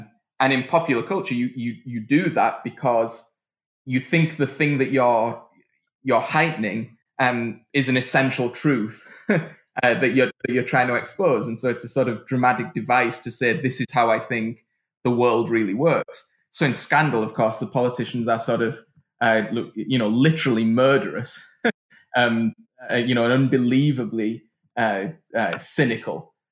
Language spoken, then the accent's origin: English; United Kingdom; moved away; I mean, I'm from the United Kingdom, but I'd left in 2000